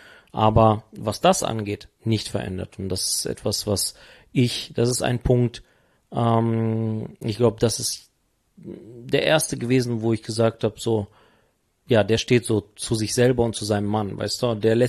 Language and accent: German; Paderborn, North Rhine-Westphalia, Germany; wir sind aus Paderborn.